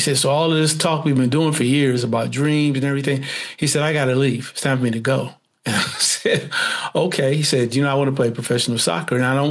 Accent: Gary, Indiana, United States; So my time growing up in Gary was very different because Gary was predominantly a Black city.

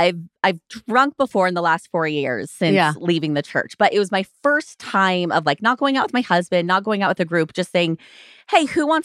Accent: Utah, United States; And my entire childhood, I grew up in Utah, so just in the thick of Mormonism.

